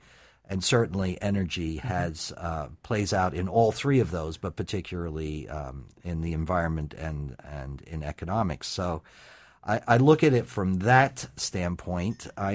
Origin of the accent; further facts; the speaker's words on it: England, United Kingdom; also born or lived in East Africa; I was born in East Africa, and he was working for the British government at that time, and a graduate of the London School of Economics. And we returned to England